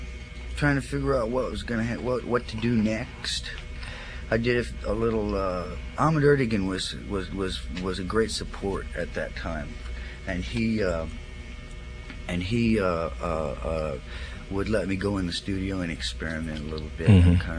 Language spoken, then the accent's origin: English; Covington, Louisiana, United States; Yeah, I'm from Covington.